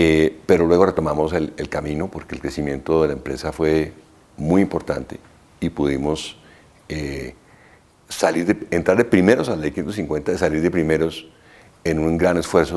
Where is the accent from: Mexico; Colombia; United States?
Colombia; nos pasa a veces a los colombianos